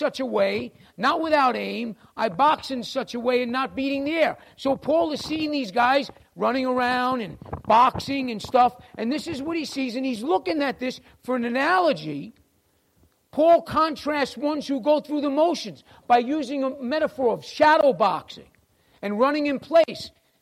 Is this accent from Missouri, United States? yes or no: no; New York, United States; I'm from New York. It was a bad neighborhood.